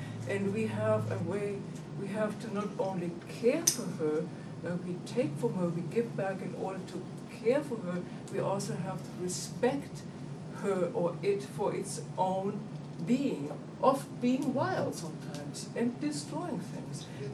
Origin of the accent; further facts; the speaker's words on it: Germany; English is a second language; I'm from Germany, so I speak from a European background